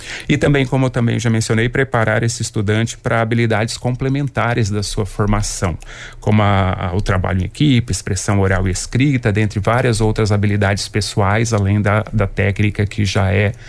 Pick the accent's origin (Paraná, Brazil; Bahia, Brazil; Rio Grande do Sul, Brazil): Paraná, Brazil; eu sou do oeste do Paraná, sou paranaense, fiz o curso de agronomia também numa universidade estadual aqui do Paraná, que é a Unioeste.